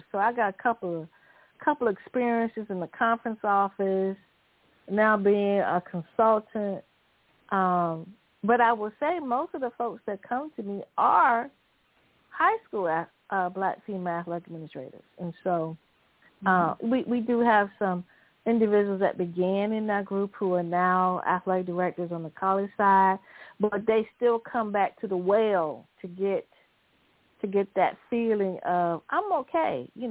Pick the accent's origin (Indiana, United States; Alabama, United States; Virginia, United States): Virginia, United States; Look, I was a cheerleader. I was a cheerleader from Virginia.